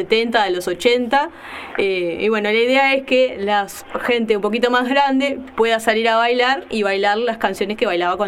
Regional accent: Uruguay; Bueno, como buenos uruguayos, tenemos un día para recordar la música vieja, ¿no?

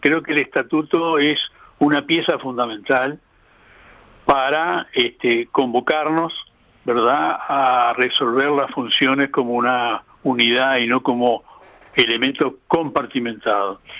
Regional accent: Uruguay; nosotros como uruguayos

